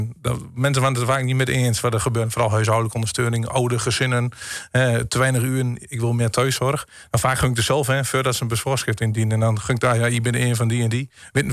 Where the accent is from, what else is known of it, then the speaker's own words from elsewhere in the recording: Manderveen, Overijssel, Netherlands; Ja, dat is in Twente. Ja, dat is een dorpje van 640 inwoners, zo'n beetje.